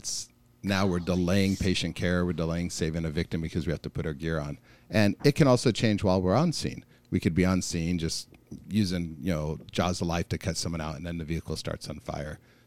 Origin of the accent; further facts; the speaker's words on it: Palm Springs, California, United States; My father is an artist here in Palm Springs